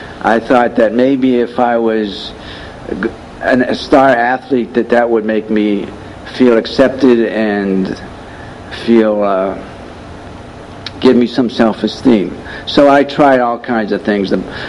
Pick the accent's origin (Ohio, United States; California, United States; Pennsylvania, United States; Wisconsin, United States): Pennsylvania, United States; Erie; also born or lived in Corry, United States; But I was born in Cory, Pennsylvania a few years ago, and when I was an infant, my biological parents got divorced, and so I went with my mother, and she moved to Erie, Pennsylvania